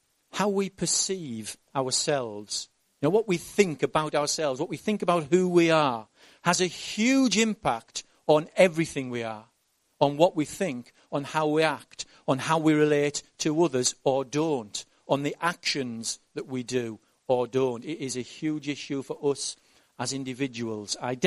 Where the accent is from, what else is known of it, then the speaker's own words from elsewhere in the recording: United Kingdom; born there; I am British because I was born in Britain.